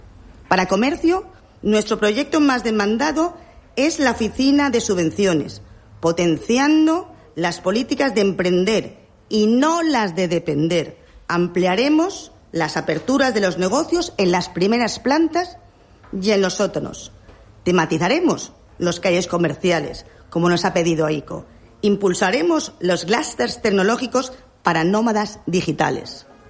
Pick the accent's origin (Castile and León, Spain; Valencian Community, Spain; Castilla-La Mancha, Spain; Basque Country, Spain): Valencian Community, Spain; Benidorm; Soy de Benidorm y ahora estoy preparada para crear una realidad en la ciudad que nací.